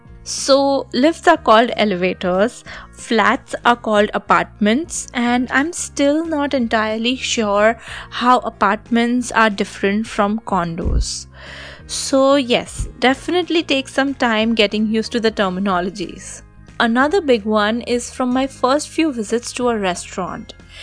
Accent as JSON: {"language": "English", "town": "Mumbai", "region": "Maharashtra", "country": "India", "tie": "born or raised there", "moved": "as an adult", "lives_now": "abroad", "said": "as an Indian in my first few days in America. … this podcast is called Culture Chaos. Having spent all of my life as a proud Mumbai girl, my mind sort of went for a toss when I moved abroad"}